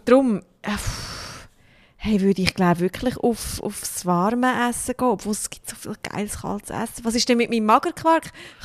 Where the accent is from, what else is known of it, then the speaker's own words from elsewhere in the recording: Aargau, Switzerland; Ich komme aus dem Fricktal, gell? Dann sagst du Pommes-Frit mit B.